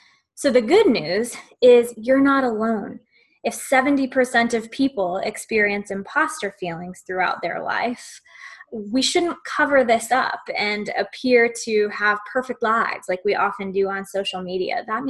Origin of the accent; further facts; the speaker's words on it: Charlotte, North Carolina, United States; now in London, United Kingdom; I'm originally from the United States, live in Charlotte, North Carolina, but am in London, England for a year